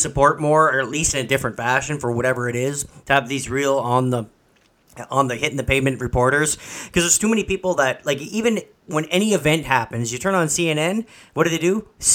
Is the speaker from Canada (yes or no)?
yes; Canada; But we are Canadian, though.